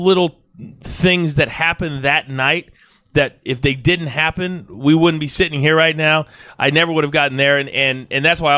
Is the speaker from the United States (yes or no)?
yes; Midwest, United States; I'm from the Midwest. So I started in Wichita.